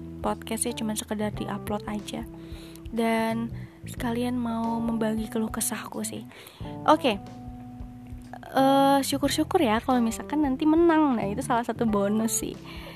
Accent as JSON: {"language": "Indonesian", "region": "Jakarta", "country": "Indonesia", "tie": "born there", "lives_now": "Bogor, Indonesia", "said": "Umurku 20 tahun. Aku seorang perempuan, lahir di Jakarta. Dan saat ini domisilinya tinggalnya itu di daerah Bogor."}